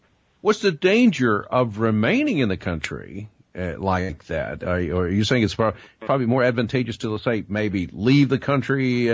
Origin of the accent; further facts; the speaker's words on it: Dallas, Texas, United States; also born or lived in China; I'm an American guy from Dallas, Texas.